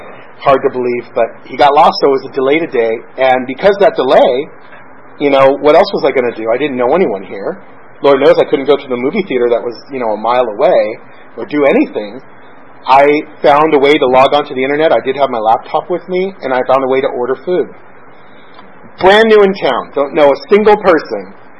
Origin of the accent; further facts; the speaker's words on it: California, United States; now in Inglewood, United States; When I first came down here, I was living in an apartment that was Inglewood adjacent. I came from Northern California, and my job had transferred me down here